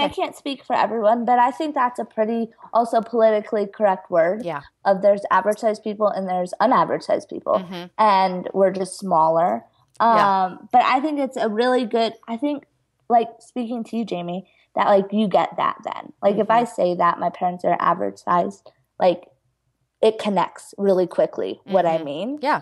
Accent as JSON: {"language": "English", "region": "Nebraska", "country": "United States", "tie": "born or raised there", "said": "we just moved back to Nebraska, which is my home state. We used to live in North Carolina."}